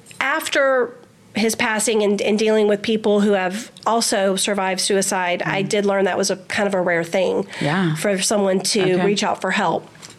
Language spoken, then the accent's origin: English; Houston, Texas, United States; part of my story is I'm born and raised in Houston. I'm an H-Town girl.